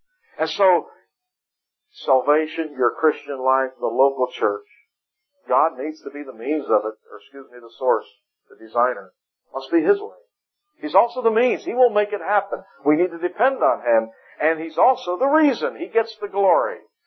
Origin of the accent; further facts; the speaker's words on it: Pittsburgh, Pennsylvania, United States; now in Miami, United States; growing up, my favorite football team was the Pittsburgh Steelers. I grew up in Pittsburgh.